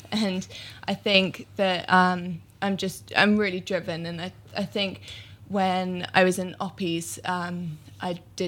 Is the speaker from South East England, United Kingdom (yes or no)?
yes; South East England, United Kingdom; So I grew up sailing on the Solent on them.